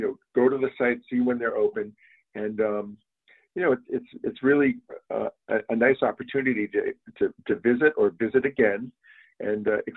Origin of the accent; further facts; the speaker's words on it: Maine, United States; now in Connecticut; I'm originally from Maine, and I moved here to Connecticut.